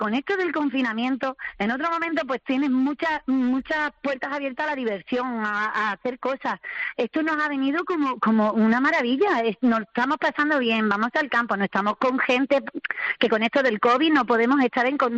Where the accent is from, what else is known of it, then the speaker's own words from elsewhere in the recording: Ceuta, Spain; nosotros que somos de toda la vida de Ceuta, es un lugar pequeño, nos conocemos cada rincón